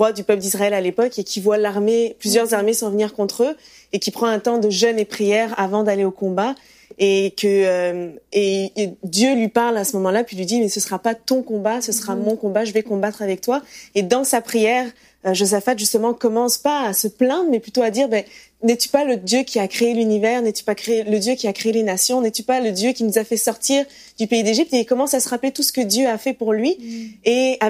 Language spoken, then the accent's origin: French; Lyon, Auvergne-Rhône-Alpes, France; moved away as an adult; now in Canada; je suis française, originaire de Lyon. Je suis née dans une famille chrétienne.